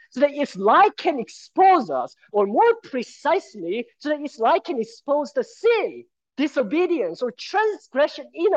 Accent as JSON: {"language": "English", "country": "Cambodia", "tie": "born or raised there", "said": "And I grew up in Cambodia, one of the poorest countries, experienced a lot of different things."}